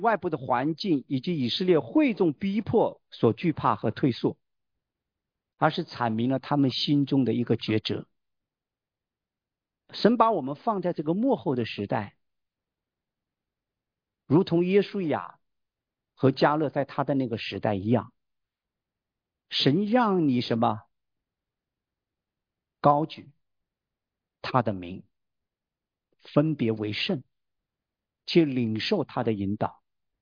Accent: Hunan, China; 我是湖南人

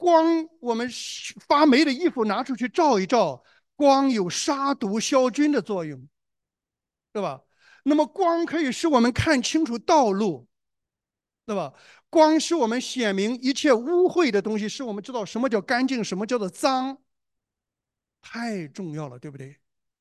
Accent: China; now in Australia; 我们从中国来到了澳洲

